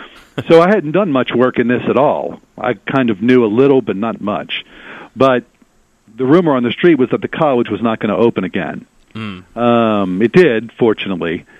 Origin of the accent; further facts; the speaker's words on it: New Orleans, Louisiana, United States; I'm a native New Orleanian. I'm from New Orleans, Louisiana.